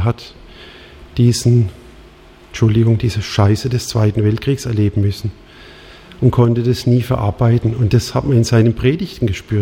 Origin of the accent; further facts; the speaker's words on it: Alfeld, Germany; Ich komme über den Berg aus Alfeld, 13 Kilometer von hier weg, manche kennen es. 1200 Einwohner, rund 1000 waren zu meiner Kindheit, Jugend katholisch.